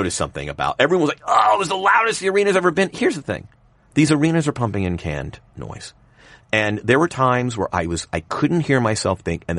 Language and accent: English; Atlanta, Georgia, United States; I'm from Atlanta, so it's always Coke and cola and soft drinks. It's never soda or pop.